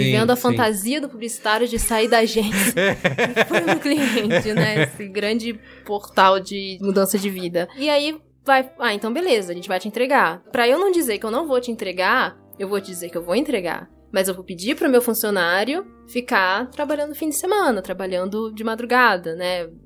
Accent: Rio de Janeiro, Brazil; Eu não sou de São Paulo, eu sou do Rio.

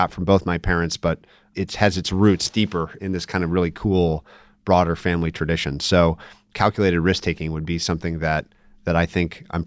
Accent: Minnesota, United States; I'm actually from Minnesota. It's where a lot of my family is from as well.

